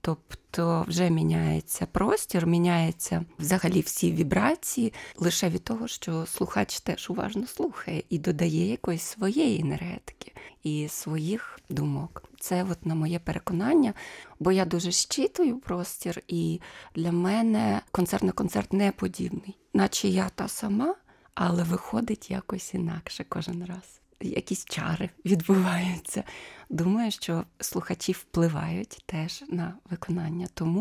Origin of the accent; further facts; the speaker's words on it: Kharkiv, Kharkiv Oblast, Ukraine; Тобто то, чого ми боялися, воно, на жаль, відбулося в моєму рідному місті.